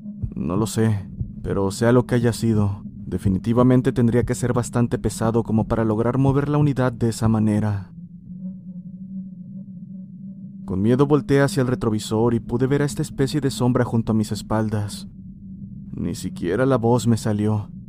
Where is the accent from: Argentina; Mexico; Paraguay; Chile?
Mexico; Puebla; soy de Puebla.